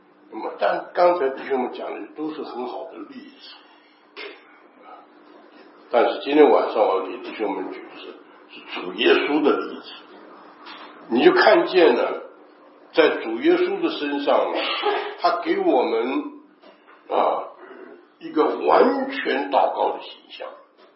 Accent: China; 像我们中国人讲这样抛砖引玉啊。

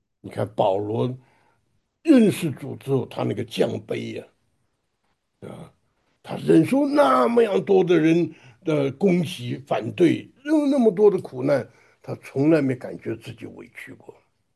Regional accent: China; 我们中国人常讲"不鸣不平则鸣"，对不对？

